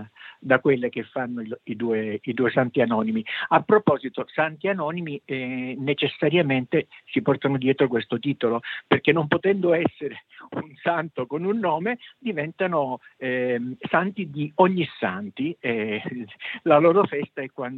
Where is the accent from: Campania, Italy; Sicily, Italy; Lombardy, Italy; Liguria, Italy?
Sicily, Italy; now in Imola, Italy; Enzo ed io siamo siciliani, anche se viviamo ormai da moltissimo tempo, da quasi 50 anni a Imola, però non abbiamo mai abbandonato le nostre radici.